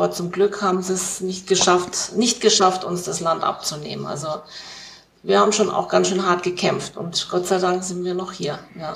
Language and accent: German; Germany; now in Costa Rica; Und dann sage ich, ja, ich bin eine Alemana Tropicalizada, also hier eine Dschungeldeutsche, würde ich sagen. Also ich würde mich wahrscheinlich schon schwer tun, wieder in Deutschland zu leben, nach so vielen Jahren.